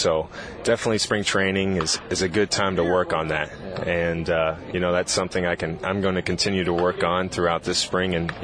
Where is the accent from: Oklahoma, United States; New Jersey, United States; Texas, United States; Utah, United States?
Texas, United States; Dallas; I'm from Dallas, and we go to almost every game.